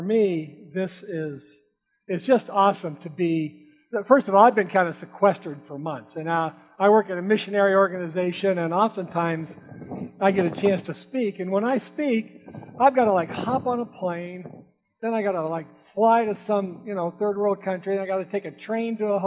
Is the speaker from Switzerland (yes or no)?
no; Seal Beach, California, United States; I grew up in Orange County. I kind of grew up in Seal Beach, graduated from high school in Huntington Beach